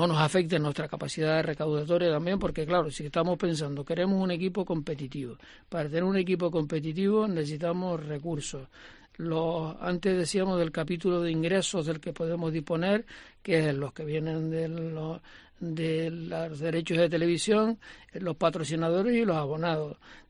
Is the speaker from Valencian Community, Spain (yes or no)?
no; Canary Islands, Spain; Yo, como canario